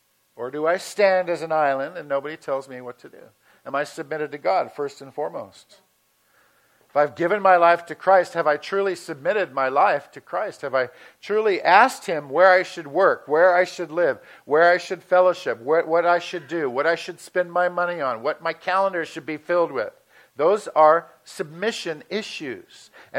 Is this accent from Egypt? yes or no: no; Santa Barbara, California, United States; now in Placerville, United States; Terry and I were Southern California. I grew up in Santa Barbara. It's a beautiful city.